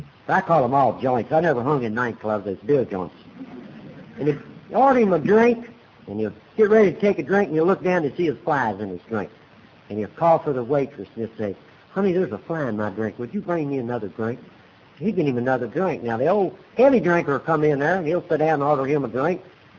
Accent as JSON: {"language": "English", "town": "Louisville", "region": "Kentucky", "country": "United States", "tie": "born or raised there", "said": "I was born and raised down in Louisville, Kentucky, from a large family. We lived down in a section of Louisville that was rough. There was a bar on every corner."}